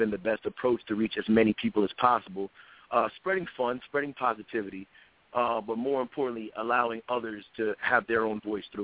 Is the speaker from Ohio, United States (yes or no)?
no; New York, United States; music was always a passion of mine, you know, growing up in New York.